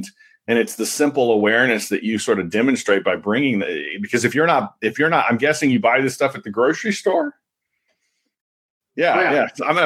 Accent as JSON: {"language": "English", "region": "the South", "country": "United States", "said": "We're kind of a messy mix of people. I'm from the South."}